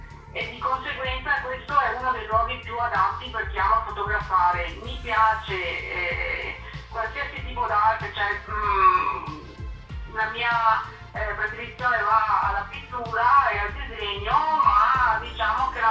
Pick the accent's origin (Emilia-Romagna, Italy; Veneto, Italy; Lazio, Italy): Veneto, Italy; Venice; born there; now in Quarto d'Altino, Italy; io sono nata a Venezia. E anche se sono una signora, vi dico che sono nata il 1° luglio del 1972. Abito a Quarto d'Altino, che è in provincia di Venezia